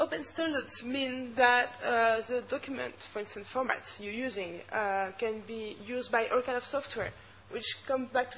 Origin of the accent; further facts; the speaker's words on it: France; English is a second language; I'm going to start first with my home country, because that's what I know best.